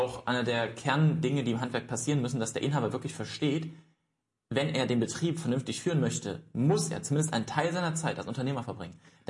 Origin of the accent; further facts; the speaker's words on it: East Germany, Germany; ich komme aus dem Osten, klingt jetzt ein bisschen blöd, ich bin 94er Jahrgang